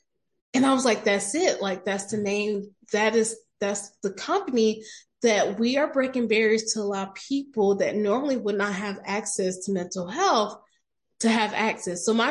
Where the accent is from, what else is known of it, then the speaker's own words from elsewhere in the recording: the South, United States; I grew up in the South where therapy wasn't talked about.